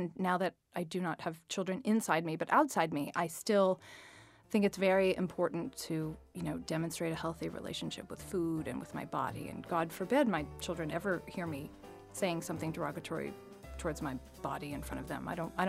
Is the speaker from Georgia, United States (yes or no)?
yes; Atlanta, Georgia, United States; I grew up in Atlanta in the 80s, and I went to a wonderful public high school called North Springs High School.